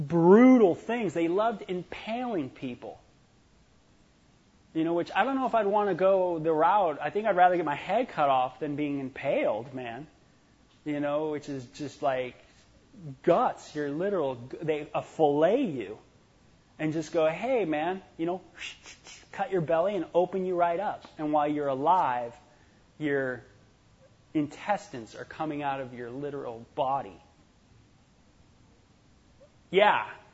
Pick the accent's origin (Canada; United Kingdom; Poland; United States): United States; Los Angeles, California; And it's almost like, you know, growing up in Los Angeles, you had this whole gang rivalry thing all the time happening.